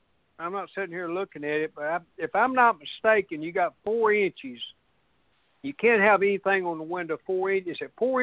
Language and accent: English; Tennessee, United States; Well, you know, us in Tennessee and some of them folks from Kansas, you know, we know what sheet metal screws are.